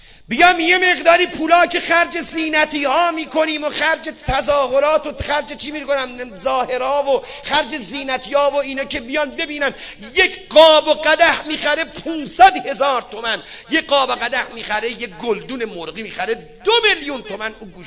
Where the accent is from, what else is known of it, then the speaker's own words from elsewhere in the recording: Isfahan, Iran; من سراغ دارم تو اصفهان خودمون سراغ دارم، اینجا هم یقینا هست انشالله، من تو شهر خودمون سراغ دارم